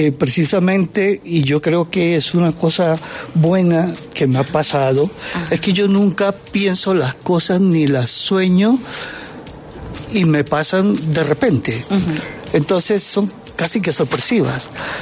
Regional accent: Chiriguaná, Cesar, Colombia; Yo estaba en mi pueblo, en Chiriguaná

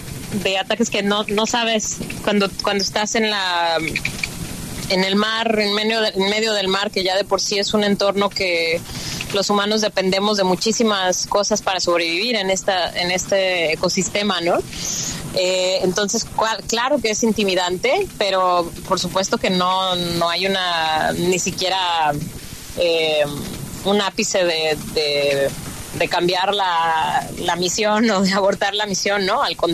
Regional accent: Mexico; y yo que soy mexicana, soy no abogada

